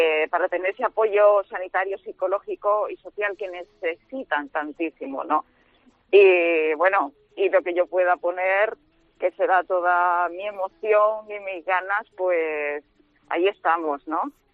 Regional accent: Seville, Andalusia, Spain; soy la primera española y andaluza y sevillana mujer con discapacidad en hacerla.

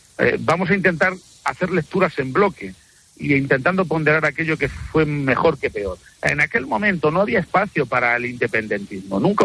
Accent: Consuegra, Castilla-La Mancha, Spain; Pero desde mi tierra, yo estoy hablándole ahora mismo desde los Molinos de Consuegra, que es una estampa preciosa del centro de España

